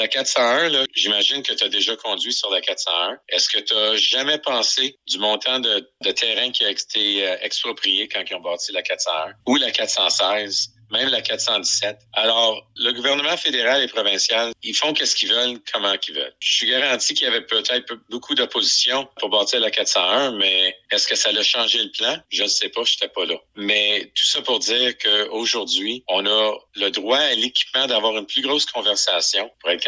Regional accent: Canada; C'est pas juste ça en tant que Canadien et de contribuable de taxes.

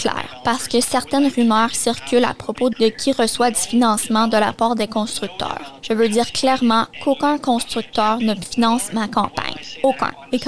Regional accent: Ottawa, Ontario, Canada; Je suis né à Ottawa et j'y ai toujours vécu.

